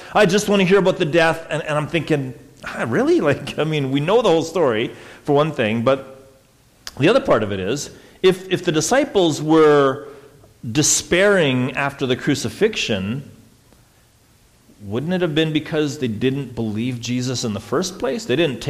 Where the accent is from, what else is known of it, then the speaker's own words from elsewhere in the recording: Saskatchewan, Canada; I grew up in Saskatchewan, I live in Alberta, like I should be a winter guy. Most of my life has been spent in winter.